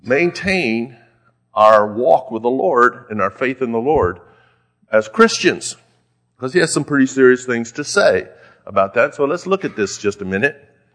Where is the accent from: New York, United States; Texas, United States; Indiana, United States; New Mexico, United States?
Texas, United States; I am from Texas. And you're brought up to be proud of being born in Texas, to be a Texan.